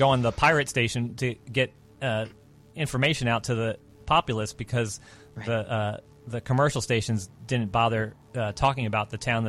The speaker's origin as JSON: {"language": "English", "town": "Tampa", "region": "Florida", "country": "United States", "said": "I came from Tampa, Florida, and where there at one point were seven pirate stations that had a meeting in a church."}